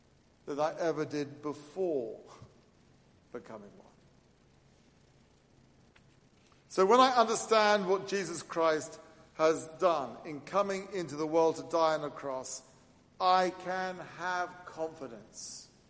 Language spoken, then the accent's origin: English; England, United Kingdom; Imagine that I want to stop being English and become French.